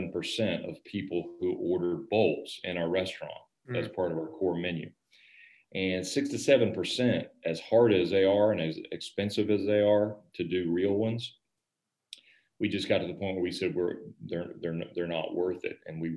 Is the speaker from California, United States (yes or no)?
no; Hazelhurst, Georgia, United States; Grew up in South Georgia, really small town, yep. Hazelhurst, Georgia.